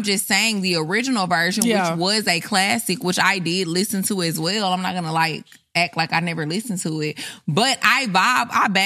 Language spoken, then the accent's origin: English; Texas, United States; but I am from Texas. So I feel like I grew up, like, hearing country music a lot.